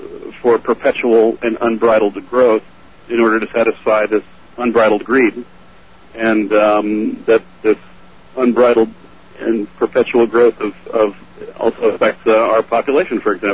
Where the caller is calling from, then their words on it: New York, United States; Hi, I'm calling from upstate New York, actually. I'm on the road at the moment.